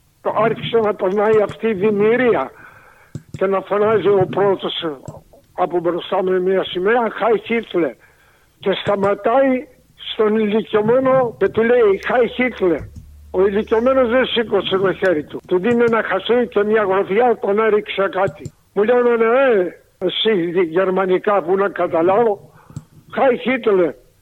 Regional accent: Corfu, Ionian Islands, Greece; Επειδή εγώ ήξερα και λίγο ιταλικά, επειδή είμαι από την Κέρκυρα

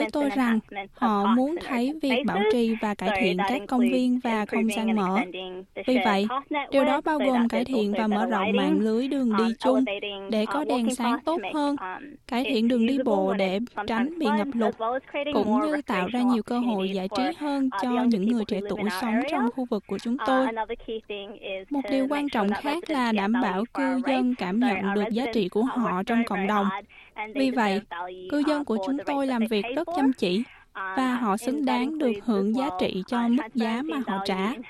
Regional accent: Australia; Tôi sinh ra và lớn lên tại Úc với cha mẹ là người Việt Nam.

